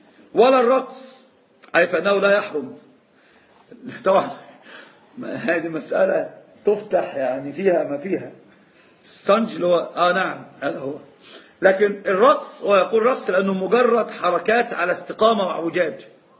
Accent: Aswan, Aswan Governorate, Egypt; ما هو مشهور الآن عندنا في أسوان وفي الصعيد

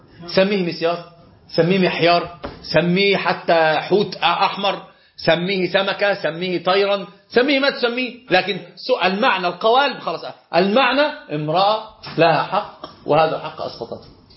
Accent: Egypt; عندنا في مصر مثل شائع جدا ذائع في مصر

